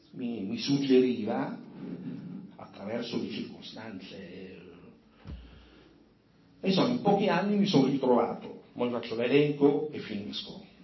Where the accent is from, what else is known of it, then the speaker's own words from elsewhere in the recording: Milan, Lombardy, Italy; Milano per me è la mia vera patria, amo la mia terra